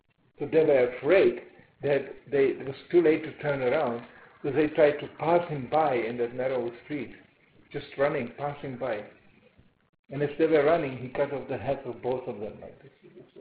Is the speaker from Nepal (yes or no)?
no; Sweden; moved away; Some of the reasons I immigrated from Sweden. Very dangerous to be a man in Sweden.